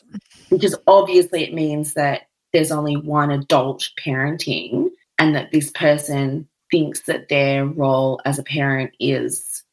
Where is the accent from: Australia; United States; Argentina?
Australia; Queensland; So not to slam our Perth listeners, I'm from Queensland, country Queensland, like I get it